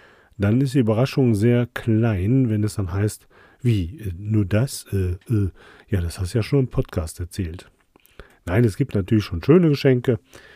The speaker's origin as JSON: {"language": "German", "town": "Krefeld", "region": "North Rhine-Westphalia", "country": "Germany", "tie": "born or raised there", "also_born_or_lived": "Düsseldorf", "said": "Ich bin ja ein gebürtiger Düsseldorfer, ich bin in Düsseldorf geboren. Und als ich ein Jahr ungefähr war, sind meine Eltern umgezogen nach Krefeld-Bückerfeld. Und Krefeld-Bückerfeld, das hatte ich ja schon mal erzählt, das war ja so eine Siedlung mit ganz vielen Hochhäusern."}